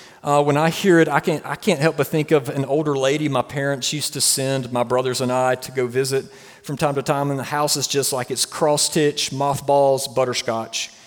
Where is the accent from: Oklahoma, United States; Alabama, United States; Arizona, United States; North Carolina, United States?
Alabama, United States; At least it's not what I was raised being taught in West Alabama.